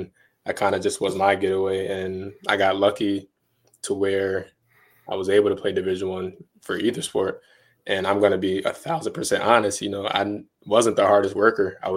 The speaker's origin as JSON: {"language": "English", "town": "Newburgh", "region": "New York", "country": "United States", "tie": "born or raised there", "said": "So like Newburgh, I mean, obviously people hear Newburgh and it's one or two things."}